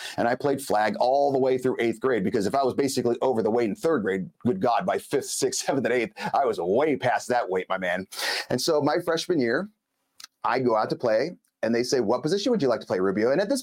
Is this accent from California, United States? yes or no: yes; Los Angeles, California, United States; Yeah. I grew up in Los Angeles. In Los Angeles, everything was done by weight, okay, not age.